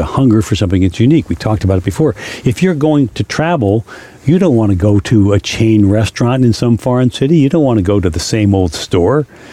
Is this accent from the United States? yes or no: yes; New York City, New York, United States; I grew up in New York City, and so, you know, if the sound of human beings bother you, then New York is not a good choice for you.